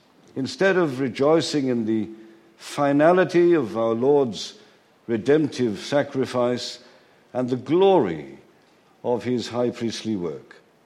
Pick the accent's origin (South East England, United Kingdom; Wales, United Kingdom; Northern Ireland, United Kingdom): Wales, United Kingdom; accent: Welsh; And I hope you don't get too many difficulties with my Welsh accent.